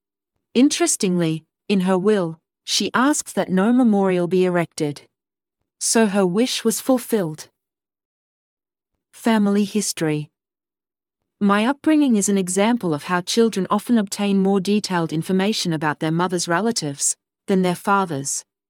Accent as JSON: {"language": "English", "town": "Sydney", "region": "New South Wales", "country": "Australia", "tie": "born there", "said": "I was born in Sydney at the end of 1948."}